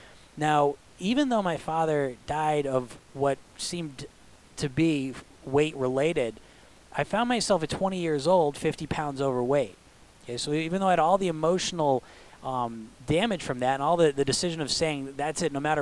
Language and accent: English; United States; I come from a Greek background. Okay, so growing up, not only did I grow up in America, but I grew up in the Greek culture, which is very food-based.